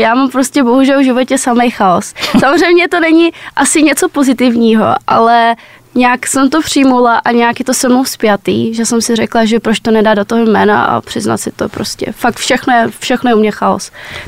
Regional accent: Dolany, Plzeň Region, Czechia; Tak já jsem z Dolan, malinká vesnička u Klatov.

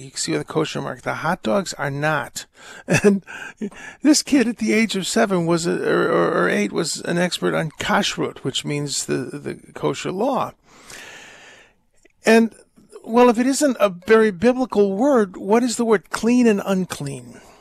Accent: United States; I'm an American

